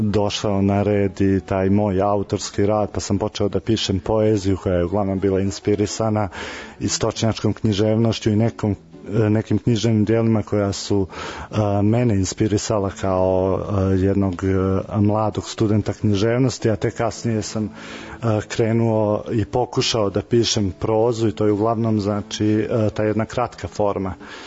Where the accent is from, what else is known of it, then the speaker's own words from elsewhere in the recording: Sjenica, Šumadija and Western Serbia, Serbia; born there; rođen sam u Sjenici